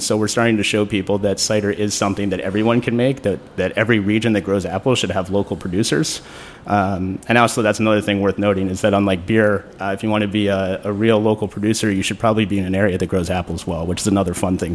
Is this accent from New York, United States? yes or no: no; Baltimore, Maryland, United States; moved away as an adult; Yeah, I grew up in Baltimore and loved the city, but left when I was 18, and kind of got lost on my way a little bit.